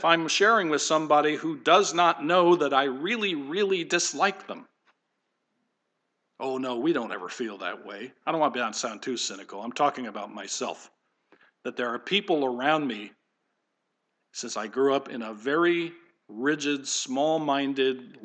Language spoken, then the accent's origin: English; New York, United States; Sorry, I'm from the New York area. I know what subways are.